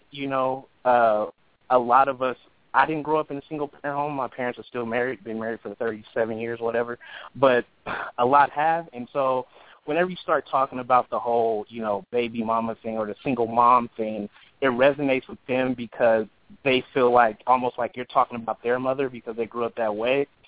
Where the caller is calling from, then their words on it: California, United States; I'm calling from Bay Area, California.